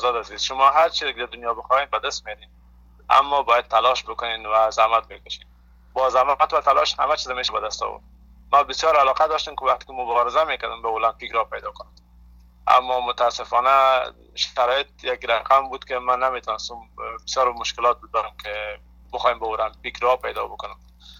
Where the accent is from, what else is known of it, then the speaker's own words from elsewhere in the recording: Afghanistan; به نمایندگی از افغانستان رو شرکت میکنم. عشق وطنم هست، ما وطنم هیچ وقت فراموش نمی کنم، بسیار دوست دارم وطنم.